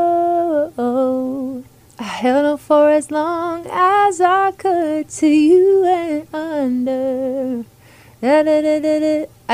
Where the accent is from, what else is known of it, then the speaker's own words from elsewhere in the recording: Australia; The German and French way is Gorge, but we are Australian.